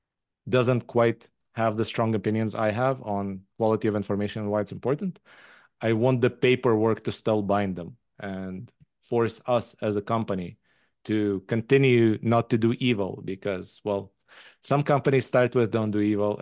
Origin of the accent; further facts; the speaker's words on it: Israel; English is a second language; moved away as an adult; also born or lived in Soviet Union; I moved to Israel when I was six. So basically, I grew up in Israel all the way through my bachelor's degree. I lived there. Then I moved to Japan for a year